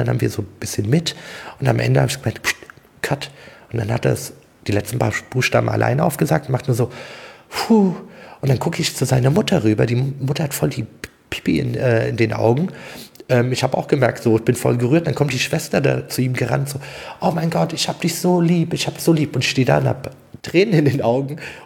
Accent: Hesse, Germany; ich komme ja aus Hessen.

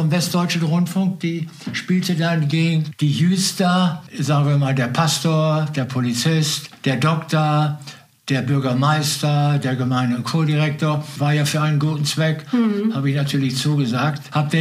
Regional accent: Aurich, Lower Saxony, Germany; Ich sag, ich komme aus Aurich.

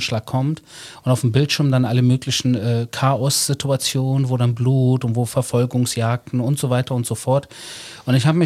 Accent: Berlin, Germany; now in Israel; Habe dann in Berlin meine Jugend erlebt, die war teilweise sehr tough. Das erzähle ich in einer Autobiografie. Und dann bin ich ausgewandert nach Israel und habe in Israel halt ein neues Leben begonnen.

